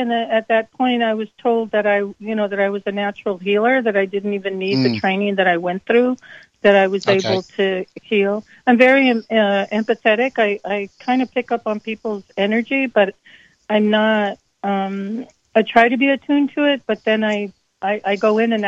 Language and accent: English; New Mexico, United States; I'm currently living in California. I'm originally from New Mexico.